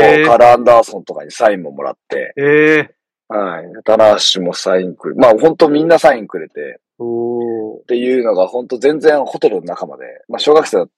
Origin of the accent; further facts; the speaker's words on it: Akita, Japan; まあ僕秋田出身なので、